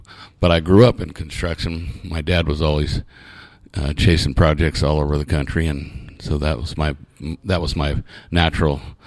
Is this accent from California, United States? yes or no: yes; California, United States; born there; I was born in Shasta County, third generation.